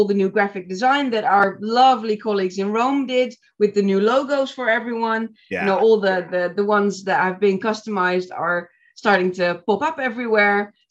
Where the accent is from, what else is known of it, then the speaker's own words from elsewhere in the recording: Arnhem, Gelderland, Netherlands; English is a second language; we'll be doing it in Arnhem, the city of Arnhem. So that's very special. It's my hometown, so I could not be more proud.